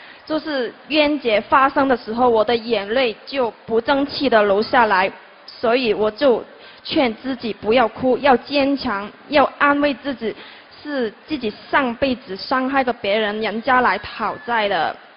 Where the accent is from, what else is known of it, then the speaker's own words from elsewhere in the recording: Macau; 大家好，我是来自澳门的同修